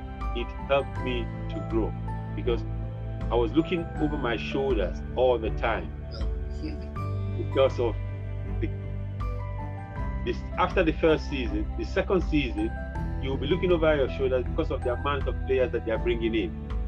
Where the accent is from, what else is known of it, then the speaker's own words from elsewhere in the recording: Lagos, Nigeria; I didn't grow up in Owerri. I grew up in Lagos, and coming to stay in Owerri for the first time.